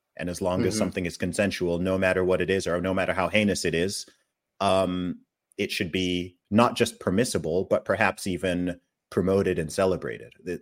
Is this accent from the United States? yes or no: no; Saudi Arabia; I grew up in Saudi Arabia.